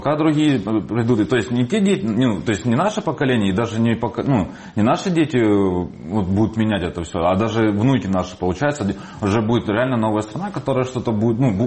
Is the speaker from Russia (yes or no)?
no; Horlivka, Donetsk Oblast, Ukraine; moved away; Я кочевник, я с многих городов. Вообще я с Горловки, но я там очень еще до войны раньше уехал, поэтому гастарбайтер.